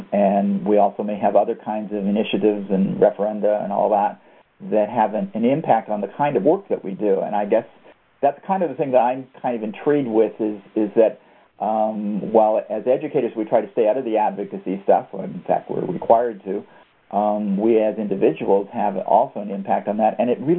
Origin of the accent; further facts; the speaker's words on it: Canada; born there; As many of you know, that I was born in Canada, so I kind of track those things.